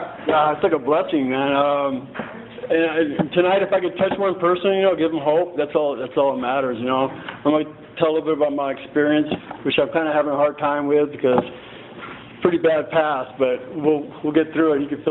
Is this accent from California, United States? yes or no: yes; Guadalupe, California, United States; I was born in Guadalupe, California, raised there.